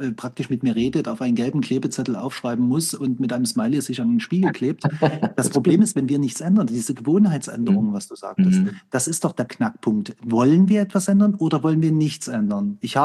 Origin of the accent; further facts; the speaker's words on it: Dresden, Saxony, Germany; Ich komme ja nun aus Dresden, das haben wir ja heute schon festgestellt, ja.